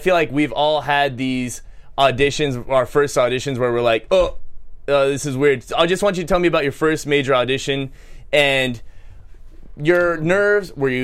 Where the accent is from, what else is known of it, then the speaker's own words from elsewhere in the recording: Austin, Texas, United States; I'm from Austin.